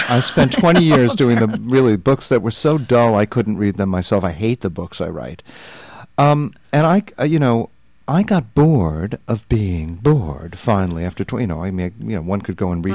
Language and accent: English; New York City, New York, United States; You know, I grew up in New York. It's the sound of New York.